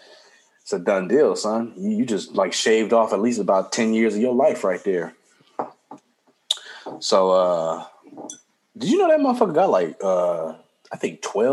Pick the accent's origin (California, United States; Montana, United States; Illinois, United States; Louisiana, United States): California, United States; Compton; I grew up in Compton, people.